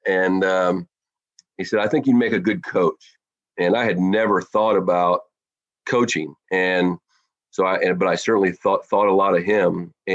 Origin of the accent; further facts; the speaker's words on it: Hagerstown, Maryland, United States; I am from Hagerstown, Maryland. I was born in Baltimore. I grew up in a small town in western Maryland, right where West Virginia, Maryland, and Pennsylvania come together